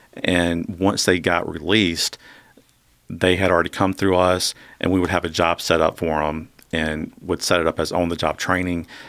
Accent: Lake City, South Carolina, United States; also born or lived in Myrtle Beach; growing up, I grew up in Lake City. I did live in Myrtle Beach for a while, but most of my life has been in the Lake City area.

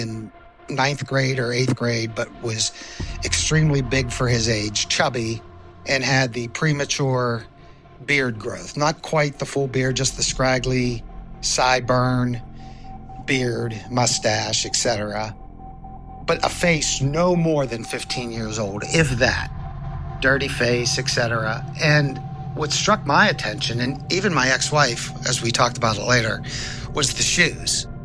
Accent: Pennsylvania, United States; now in Harrisburg, United States; And me and my ex-wife, born and raised in Allegheny, moved to Beaver County before we moved to Harrisburg.

